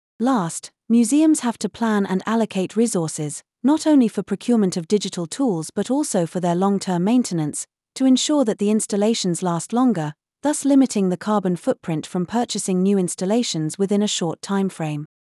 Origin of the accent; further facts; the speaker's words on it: Indonesia; I visited several museums in Indonesia, my home country, where I am collecting data for my research